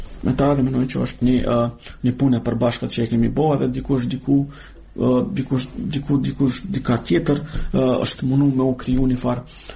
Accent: Kosovo; Ne, si Kosovar, si pjesëtar të komuniteteve Roma Shkëli dhe Gjipjan

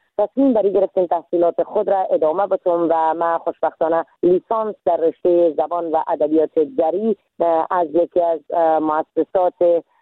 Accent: Iran; moved away as an adult; now in Afghanistan; من در سال 1364 در کشور ایران به دنیا آمدم

